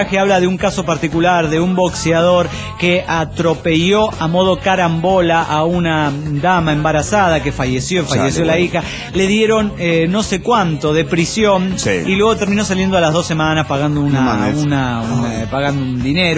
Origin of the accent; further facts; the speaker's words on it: Oruro, Bolivia; now in Cochabamba, Bolivia; Aunque vivo en Cochabamba y yo soy de Oruro originario, como buen orureño, hincha del club de fútbol San José, por lo que nos llaman Santos.